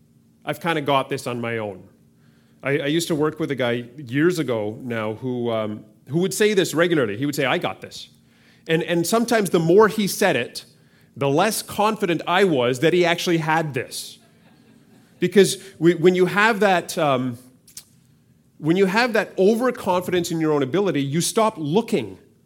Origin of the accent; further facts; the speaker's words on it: Canada; because we're Canadian.